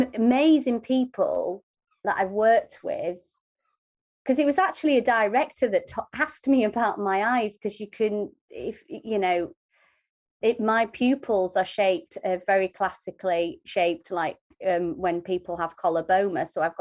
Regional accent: Kendal, North West England, United Kingdom; because I grew up in Kendal, there was very little opportunity at that time to get into acting

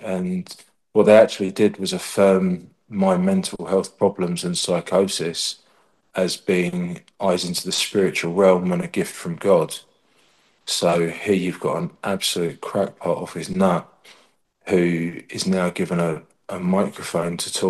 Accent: London, United Kingdom; moved away as an adult; now in Orkney, United Kingdom; So originally born in West London, near Twickenham. I was there until I was in my 30s

